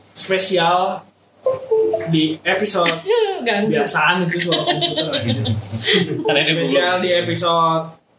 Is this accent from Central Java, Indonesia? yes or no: no; West Java, Indonesia; gua orang Sunda, tapi gua gak suka dipanggil